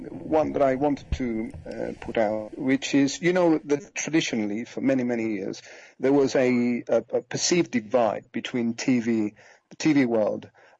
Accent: London, United Kingdom; because I grew up in London.

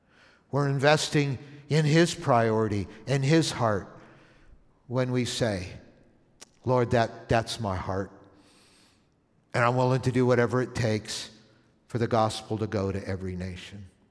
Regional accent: Ontario, Canada; also born or lived in Toronto; now in United States; I used to live in Toronto, Ontario. I grew up in Canada, some of you know. Moved to the United States when my dad's company moved us to Minnesota. But I had been the previous 5 years in Toronto, Canada.

